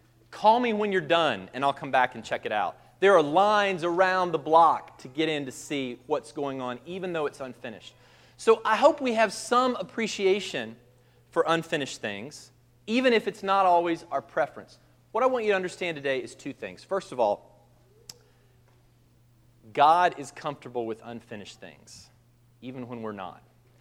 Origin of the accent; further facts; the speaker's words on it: Kentucky, United States; And, you know, I'm from Kentucky, so I'm sort of aware of horse racing.